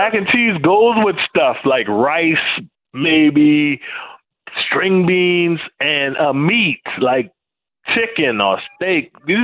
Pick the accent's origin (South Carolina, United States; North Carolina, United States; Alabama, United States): South Carolina, United States; I'm from South Carolina. We need another starch and a meat.